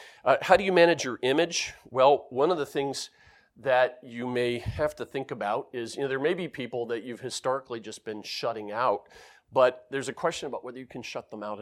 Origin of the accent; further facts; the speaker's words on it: United States; now in Denmark; Being an American who lives in Denmark, I hate region coding, right?